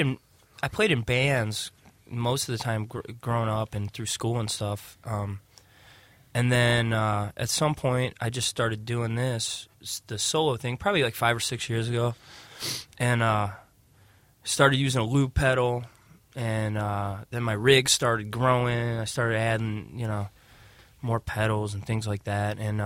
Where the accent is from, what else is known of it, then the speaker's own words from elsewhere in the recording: Cleveland, Ohio, United States; also born or lived in Austin, United States; and then I spent a little time in Austin actually after I got out of school, and then came back. But I was born and raised in Cleveland for the most part, and now I'm back in Seven Hills.